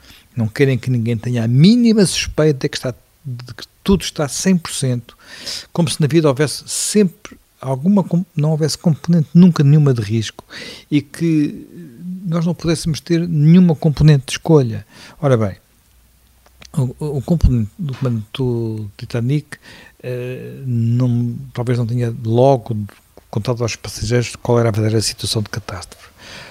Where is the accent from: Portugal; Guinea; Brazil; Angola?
Portugal; E faço isso como português, como europeu